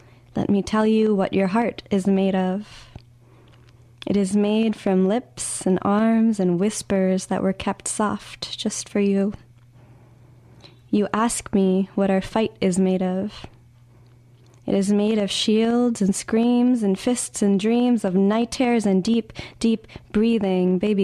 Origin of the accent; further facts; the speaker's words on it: Montreal, Quebec, Canada; also born or lived in Toronto; Asian artist, poet, community worker, born and raised in Montreal, spent some time in Toronto, moved back because I love the city